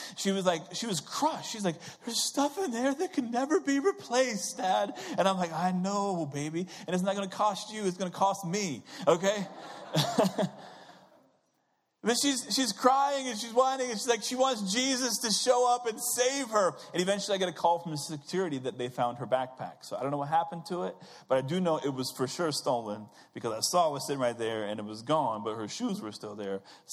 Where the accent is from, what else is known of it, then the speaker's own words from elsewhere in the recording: Iowa, United States; When I was a kid, I grew up in Iowa, and Iowa is a little different than Missouri. It's only 4 hours north where I lived.